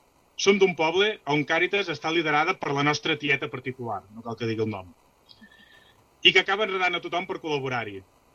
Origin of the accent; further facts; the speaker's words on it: L'Espluga de Francolí, Catalonia, Spain; Soc de l'Espluga de Francolí, només podia ser així. Soc d'un poble que m'ha fet com sóc. Soc d'un poble que m'ha donat una identitat per sempre.